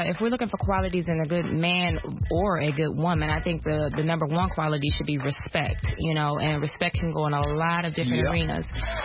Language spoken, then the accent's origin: English; Illinois, United States; Well, actually, I am from Illinois